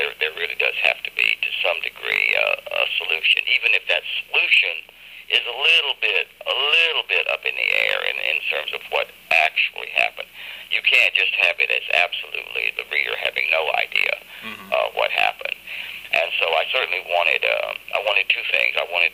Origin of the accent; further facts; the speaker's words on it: the South, United States; in Southern schools back in when I was growing up in Southern public schools